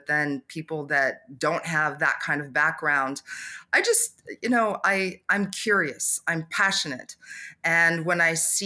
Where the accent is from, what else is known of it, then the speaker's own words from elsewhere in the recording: New York, United States; born there; also born or lived in Canada; I was born in New York. I grew up partially in the United States and partially in Canada. My mother was French Canadian. And so moving from the US to Canada, all of a sudden I had to learn French and forget my English.